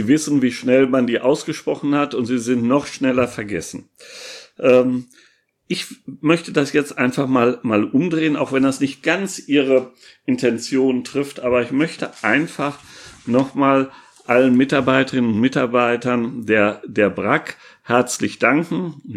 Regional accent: Münster, North Rhine-Westphalia, Germany; die wir in Münster, in meiner Heimatstadt, durch die Weihnachtsmärkte sonst haben.

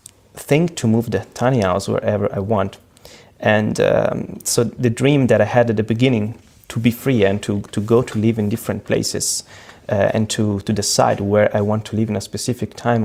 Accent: Italy; English is a second language; Was around going next to my hometown in Italy to companies and ask for products and materials to install into the tiny house.

